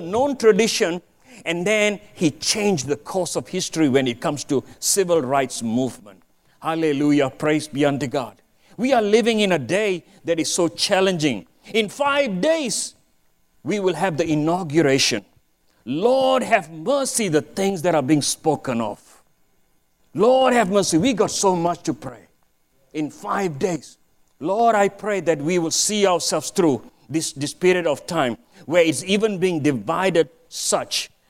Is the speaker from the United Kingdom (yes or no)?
no; Malaysia; moved away; My family and I, we came from Malaysia 20 years ago.